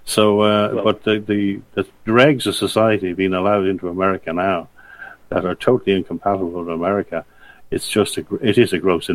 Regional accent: Ireland; I'm Irish, but I wouldn't promote the Irish blanketly.

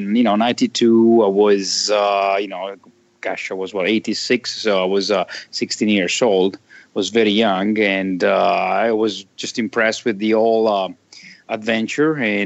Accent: Italy; English is a second language; Growing up in Italy, you can't avoid history. It's in your face.

